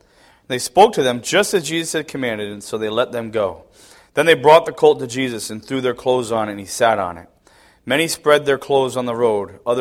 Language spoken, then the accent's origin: English; North Branford, Connecticut, United States; we're from Brantford, North Brantford, Connecticut. We go to Brantford Bible Chapel.